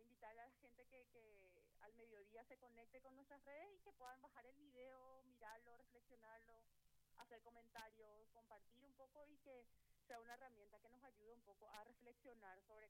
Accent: Paraguay; como paraguayos y paraguayas.

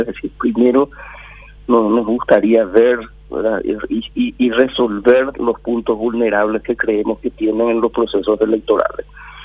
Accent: Paraguay; haciéndonos responsables como paraguayos, ¿verdad?, como sociedad, ¿verdad?, le encontramos las vueltas.

